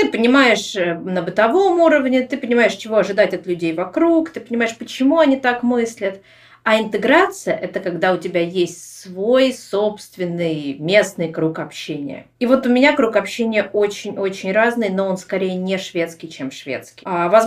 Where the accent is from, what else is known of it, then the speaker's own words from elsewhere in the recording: Moscow, Russia; moved away as an adult; now in Sweden; Я из Москвы. В Швецию я попала в 2016 году.